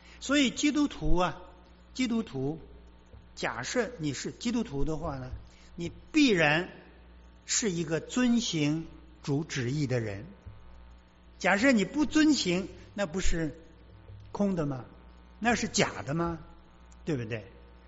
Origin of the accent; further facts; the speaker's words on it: China; 我们中国人所谓的天就是上帝啊。